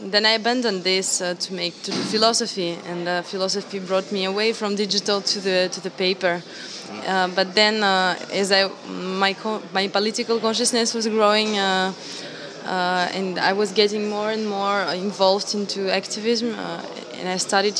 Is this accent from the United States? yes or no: no; St. Petersburg, Russia; now in Paris, France; I'm from St. Petersburg, Russia. Now I'm 25 years old and I'm living and studying in Paris.